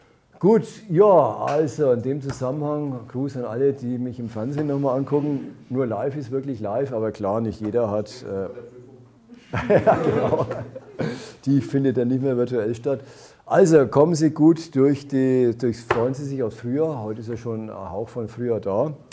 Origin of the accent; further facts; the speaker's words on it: Bavaria, Germany; accent: Franconian; dass ich bin auch Franke, wie Sie hören